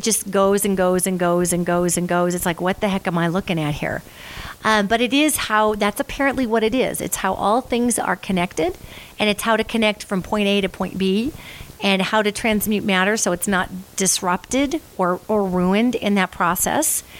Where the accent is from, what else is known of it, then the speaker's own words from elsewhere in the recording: Michigan, United States; I was from Michigan.